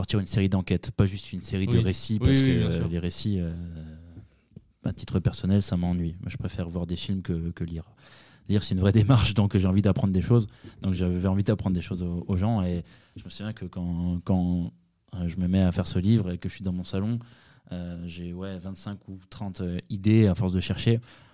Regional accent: Southwest France, France; moved away; Je viens du Sud-Ouest et quand je suis arrivé à Paris, je connaissais personne. Je suis arrivé à Rueil-Malmaison

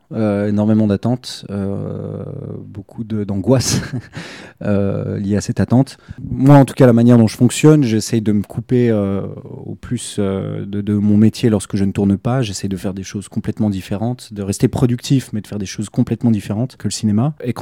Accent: Switzerland; que j'ai ramené chez moi en Suisse.

